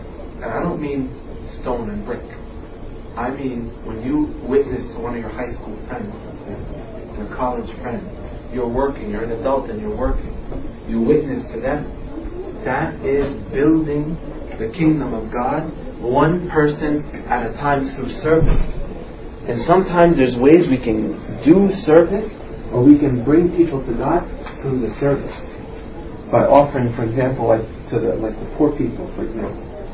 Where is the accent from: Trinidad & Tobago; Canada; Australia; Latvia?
Australia; now in United States; I'm Australian, how many thousands of cars pass me?